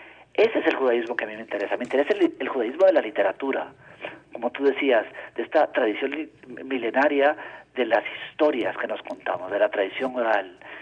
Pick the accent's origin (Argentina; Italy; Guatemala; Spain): Guatemala; Igual cuando nosotros como guatemaltecos nos acercamos a literatura española, no hay una España.